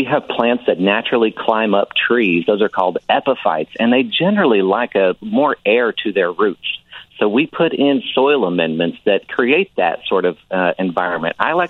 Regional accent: Oregon, United States; So I was bringing in a lot of the plants that I had around my house growing up in Oregon.

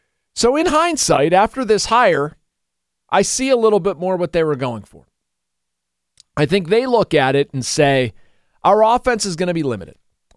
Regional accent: Brentwood, Pennsylvania, United States; I grew up in Brentwood. We live in Mount Lebanon now. I've lived here most of my life.

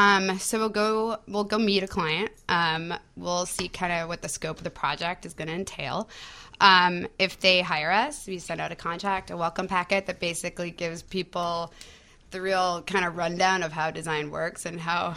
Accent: Minneapolis, Minnesota, United States; also born or lived in Seattle / Chicago; I'm originally from Minneapolis, then moved to Seattle, then went to school in Chicago.

